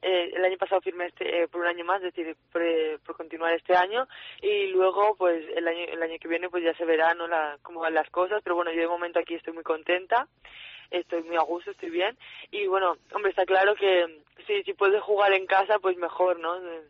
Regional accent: Alicante, Valencian Community, Spain; now in Metz, France; yo soy de Alicante y no estoy muy acostumbrada

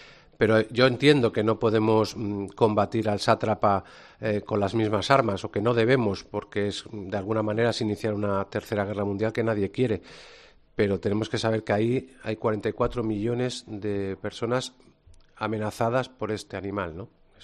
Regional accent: Spain; como ciudadano español

